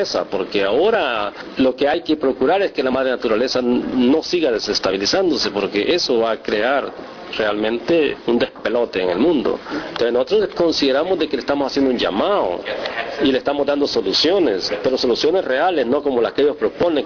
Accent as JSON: {"language": "Spanish", "country": "El Salvador", "said": "deslaves en mi país, en El Salvador."}